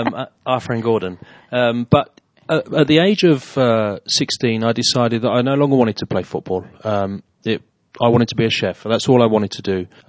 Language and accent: English; Slough, South East England, United Kingdom; I come from Slough in Berkshire, the royal county of Berkshire. Us locals tend to call her Lizzie